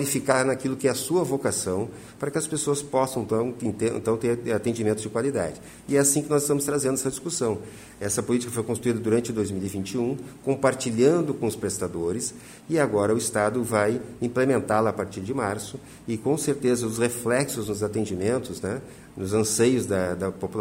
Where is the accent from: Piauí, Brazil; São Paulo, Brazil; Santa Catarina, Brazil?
Santa Catarina, Brazil; Mas eu como secretário, gestor e também como catarinense eleitor